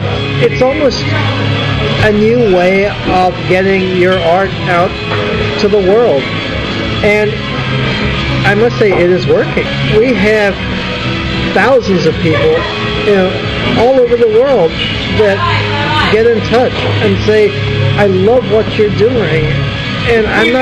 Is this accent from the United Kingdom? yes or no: yes; United Kingdom; born there; I grew up on British punk rock. I was born in Britain.